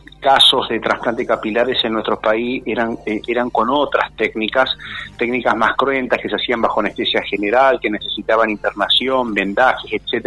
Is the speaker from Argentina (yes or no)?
yes; Córdoba, Argentina; moved away as an adult; now in Buenos Aires, Argentina; yo soy cordobés y entonces estudié en Córdoba, 23 años me recibí de médico, me vine a Buenos Aires en principio para hacer cirugía general